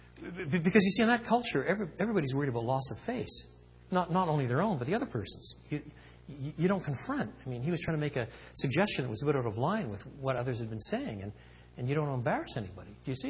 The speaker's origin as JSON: {"language": "English", "region": "Quebec", "country": "Canada", "tie": "born or raised there", "said": "I was brought up in French Canada."}